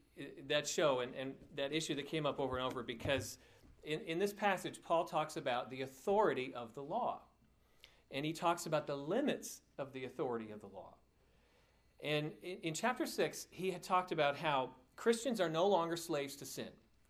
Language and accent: English; New England, United States; And it's kind of odd growing up in New England and liking The Dukes of Hazzard, isn't it?